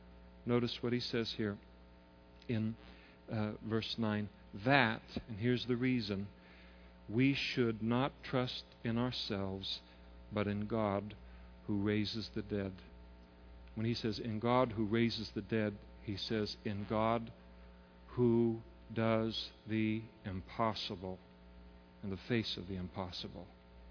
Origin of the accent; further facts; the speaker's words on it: United States; And you look and you think, man, I am one American here at a time where Americans are not that popular right now.